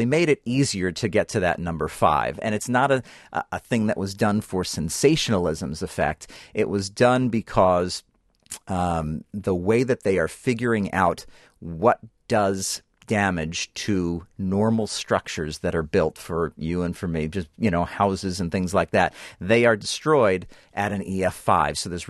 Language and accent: English; New York, United States; I grew up on Long Island, and out on Long Island, the storms would march eastward from New Jersey